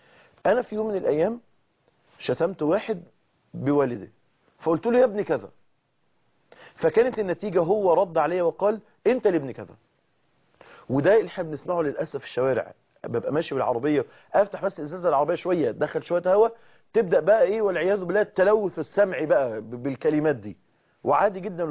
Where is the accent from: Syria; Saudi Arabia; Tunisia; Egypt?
Egypt; الكلمة الدارجة عندنا في مصر ان الام تدعي على ابنها